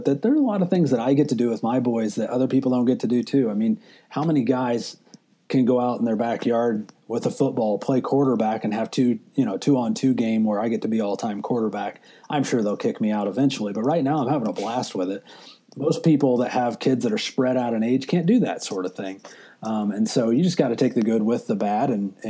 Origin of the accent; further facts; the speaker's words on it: Indiana, United States; I grew up fishing with my dad a lot. We grew up right on the Wabash River here in Indiana.